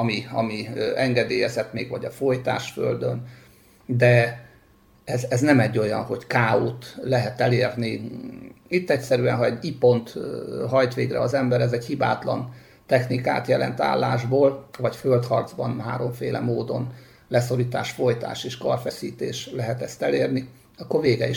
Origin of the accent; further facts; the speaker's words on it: Debrecen, Hajdú-Bihar, Hungary; Mindez Debrecenben, és 1977. januárjában találtunk egymással judóval